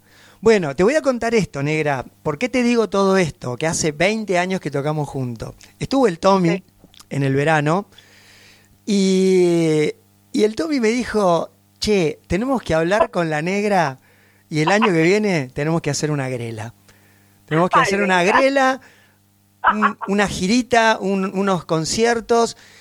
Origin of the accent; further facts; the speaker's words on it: Buenos Aires Province, Argentina; yo venía de provincia de Buenos Aires